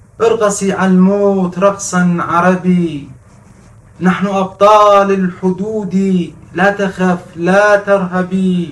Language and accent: Persian; Khuzestan, Iran; born there; first language Arabic; Persian is a second language; ، از هنرمندان تجسمی کشور، فارغ التحصیل دانشگاه هنر، زاده خوزستان، با زبان مادری عرب.